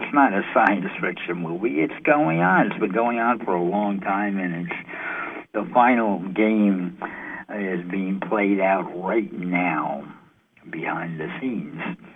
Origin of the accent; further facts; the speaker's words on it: New York City, New York, United States; hey, I'm from New York City